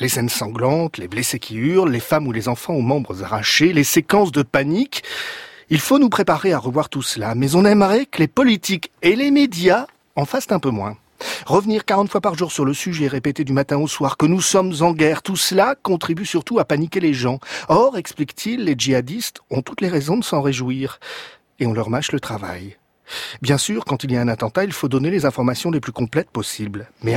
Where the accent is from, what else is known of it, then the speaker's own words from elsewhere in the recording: France; même chez nous en France, en 2016, on les traite comme des animaux.